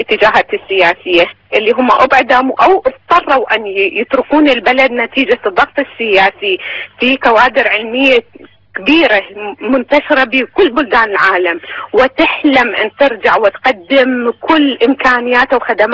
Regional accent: Iraq; يعني نحن كعراقيين نحب ان نقدم اي شيء لبلدنا اللي انحرمنا من عنده سابقا

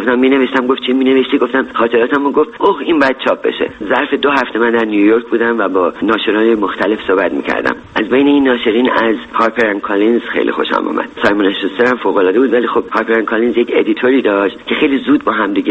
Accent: Iran; با من که یک ایرانی هستم و لهجه دارم

